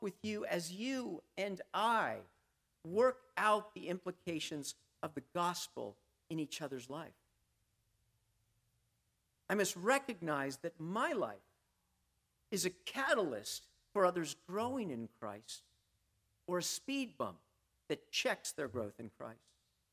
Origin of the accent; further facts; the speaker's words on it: Texas, United States; I'm Hispanic. … in case you didn't get that. I grew up in Texas, that has a strong Hispanic culture, and yet I've grown up in a white, upper middle class culture.